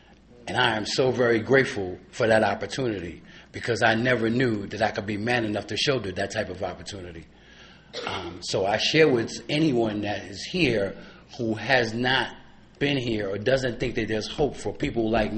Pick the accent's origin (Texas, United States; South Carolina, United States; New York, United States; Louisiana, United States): New York, United States; Where I grew up at in Harlem, most guys don't live past 18, you know. I'm 55 years old, and I don't look it.